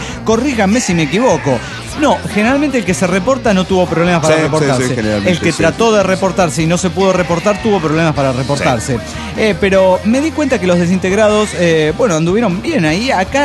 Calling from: Cuernavaca, Morelos, Mexico; de Cuernavaca, Morelos, México.

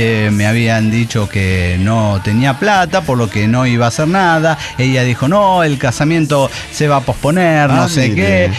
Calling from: Tarija, Bolivia; de Tarija, Bolivia.

